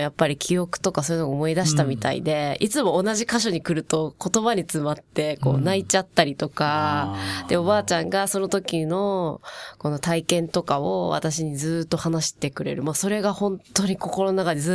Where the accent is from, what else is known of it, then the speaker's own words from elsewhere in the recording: Tokyo, Japan; also born or lived in Okinawa; ですね、生まれは沖縄なんですけど、はい、すぐに東京に来て、学校は東京で出てるんですよね。